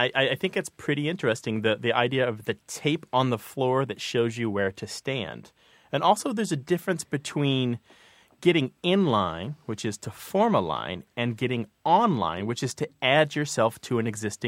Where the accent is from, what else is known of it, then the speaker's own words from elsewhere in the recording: New York, United States; I'm a New Yorker speaking to you from 20th Street and 6th Avenue in Manhattan.